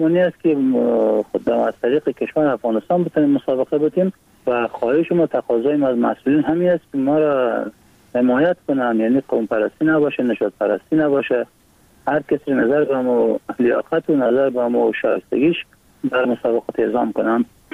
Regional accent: Iran; born there; also born or lived in Afghanistan; بلند ایران هستم و 31 سال سنم هست. از ولایت بغلان هستیم و متولد ایران هستم.

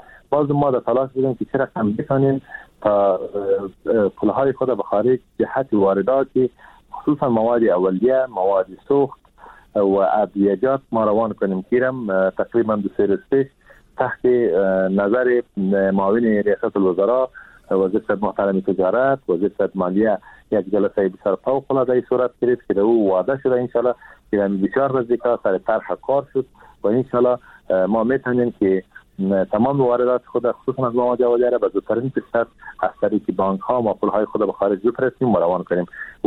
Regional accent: Afghanistan; ما هم از افغانستان هستم

